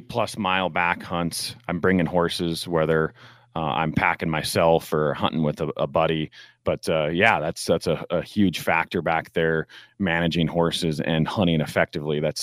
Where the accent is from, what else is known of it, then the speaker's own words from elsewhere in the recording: Wyoming, United States; You know, hunting in my home state, tags are a little bit easier to get, you know, being a resident of Wyoming compared to some of the other states.